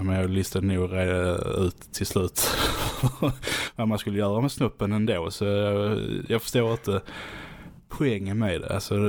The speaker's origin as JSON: {"language": "Swedish", "region": "Skåne", "country": "Sweden", "accent": "Scanian", "said": "Och vi är skåningar själv och har den här hemska dialekten."}